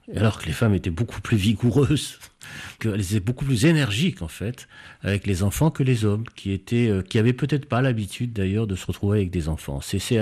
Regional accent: Constantine, Constantine Province, Algeria; C'était un quartier dans lequel j'ai grandi, qui était un quartier judéo-musulman, fondamentalement, qui est un quartier mêlé

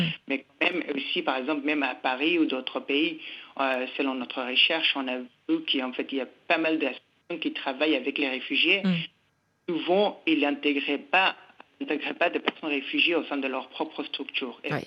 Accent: Bangladesh; now in France; Alors, moi, je viens de Bangladesh. J'ai dû quitter mon pays pour des raisons politiques. Et après, donc, moi, je me suis retrouvé dans différents pays. Finalement, après avoir été déplacé dans six différents pays, je me suis retrouvé en France.

